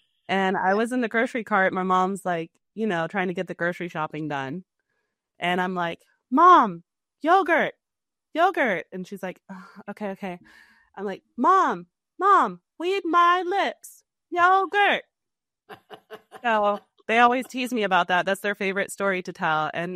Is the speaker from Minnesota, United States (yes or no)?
no; Atlanta, Georgia, United States; born there; I was born in Atlanta, Georgia.